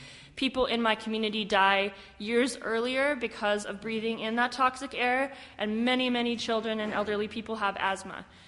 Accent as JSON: {"language": "English", "town": "Salt Lake City", "region": "Utah", "country": "United States", "said": "And my story, or one of my stories, is that I come from Salt Lake City."}